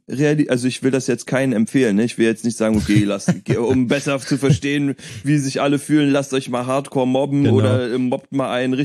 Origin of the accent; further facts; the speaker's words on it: Berlin, Germany; Ich komme aus Neukölln.